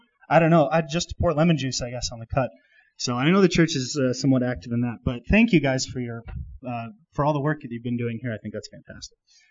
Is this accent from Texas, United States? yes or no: no; Orlando, Florida, United States; I'm from Orlando, Florida. We're dealing with Amendment 2 down there